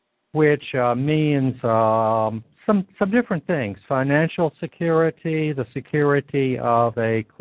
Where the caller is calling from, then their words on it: China; I'm calling you from China.